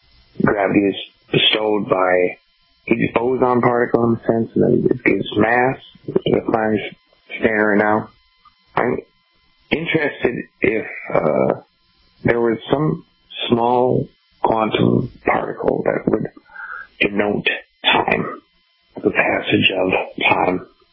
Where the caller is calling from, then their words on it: New London, Minnesota, United States; I'm calling from New London, Minnesota.